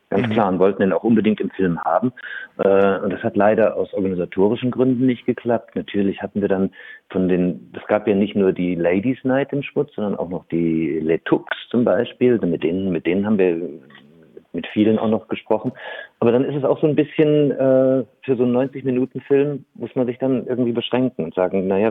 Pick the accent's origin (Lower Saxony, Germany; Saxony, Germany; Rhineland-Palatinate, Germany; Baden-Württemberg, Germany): Baden-Württemberg, Germany; Karlsruhe; Ich komme ja selber aus Karlsruhe.